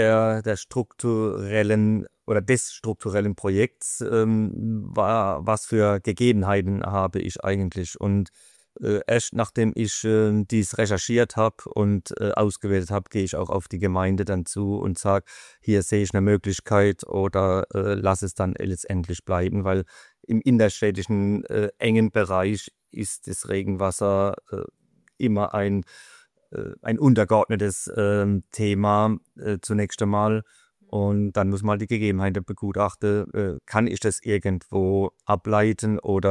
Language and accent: German; Walldorf, Baden-Württemberg, Germany; Wir sind sehr regional hier in meiner Heimatstadt Walldorf und im ganz kleinen Umkreis tätig.